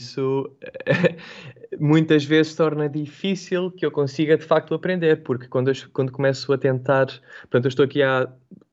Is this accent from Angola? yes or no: no; Portugal; now in Netherlands; Sempre que eu digo, enfim, que sou português